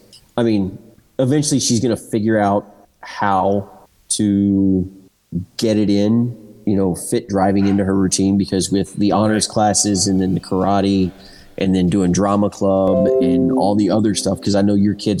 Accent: Texas, United States; Oh, hell, dude. I'm from Texas. It's a huge thing.

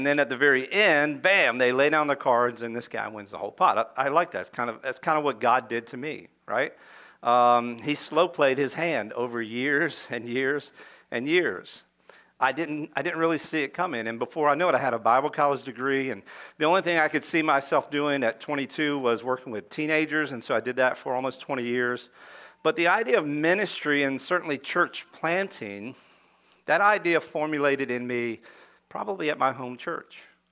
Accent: Delaware, United States; My hometown's a little over 3,000 people, metropolis, right? And the main industry where I'm from in the southern part of Delaware is farming and then tourism over by the beach, right?

